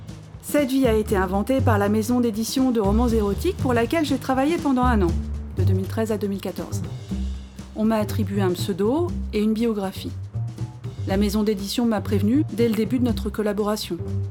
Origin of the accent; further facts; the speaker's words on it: Brittany, France; born there; now in Paris, France; Je suis née en Bretagne, je vis à Paris dans un quartier populaire